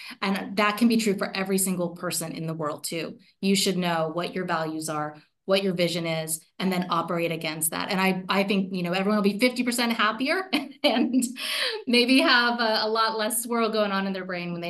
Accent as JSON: {"language": "English", "region": "Nova Scotia", "country": "Canada", "tie": "born or raised there", "said": "Yeah, grew up in Nova Scotia and a little small town there and very, very proud to be Canadian."}